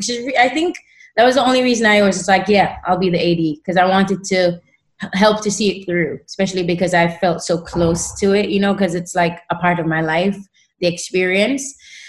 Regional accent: Savanna-la-Mar, Westmoreland, Jamaica; that's why … because I'm from Savannah Lamar, right? To kind of just remember my beginnings.

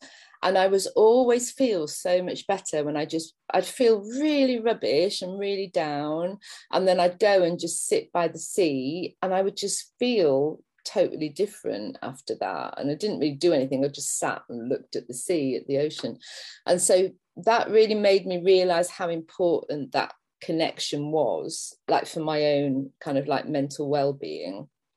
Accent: Liverpool, North West England, United Kingdom; I grew up in a city. So I grew up in Liverpool, and I think I always had that yearning.

